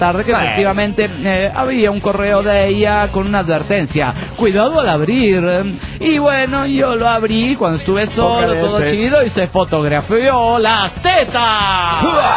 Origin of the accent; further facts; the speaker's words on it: Villahermosa, Tabasco, Mexico; Hola amigos, ¿cómo están? … de Villahermosa, Tabasco, México.